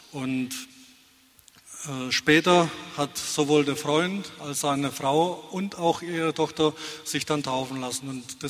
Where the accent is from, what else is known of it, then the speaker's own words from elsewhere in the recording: Czechia; Ich bin in Tschechien aufgewachsen